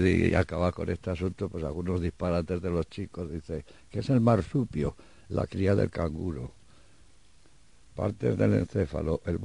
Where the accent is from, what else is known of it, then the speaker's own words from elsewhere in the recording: Madrid, Community of Madrid, Spain; aquí hablo todo de mis tiempos de pequeño en Madrid